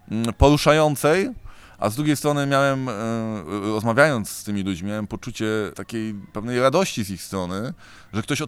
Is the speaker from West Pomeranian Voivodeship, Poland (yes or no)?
yes; Lubin, West Pomeranian Voivodeship, Poland; a wychowałem się w Lubinie na wyspie Wolin, do szkoły chodziłem też właśnie w Świnoujściu